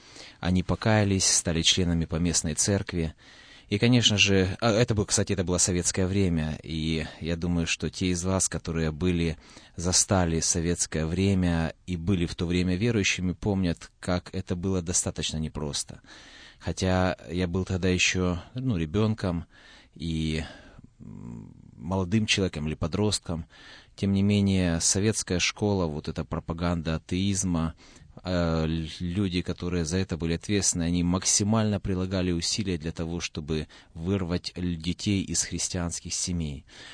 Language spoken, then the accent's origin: Russian; Berdyansk, Zaporizhzhia Oblast, Ukraine; moved away as an adult; Сам я родом из Украины. Есть там в Запорожской области на берегу Азовского моря такой городок Бердянск. Там я родился. В принципе, там прошло мое детство, и первые 18 лет я прожил именно там.